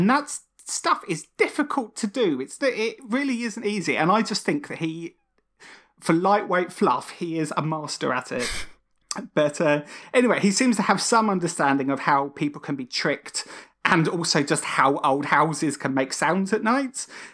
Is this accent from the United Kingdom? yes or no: yes; East of England, United Kingdom; born there; In fact, I was born in Essex, and there's part of me believes that if I'd actually stayed there and been raised there, that's who I would be right now.